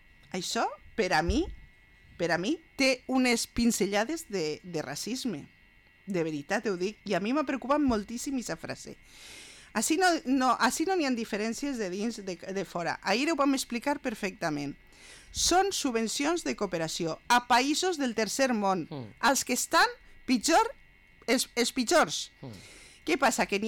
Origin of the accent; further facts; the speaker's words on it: Valencian Community, Spain; first language Valencian; Jo, la meua llengua materna és el materna i paterna, és el valencià. La meua llengua és el valencià, vaig a defensar-lo sempre.